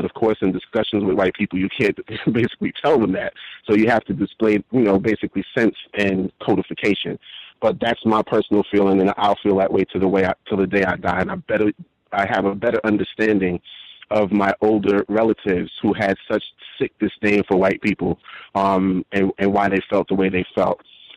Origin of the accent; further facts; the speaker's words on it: New York City, New York, United States; and I grew up in New York City during the crack era, so it was really serious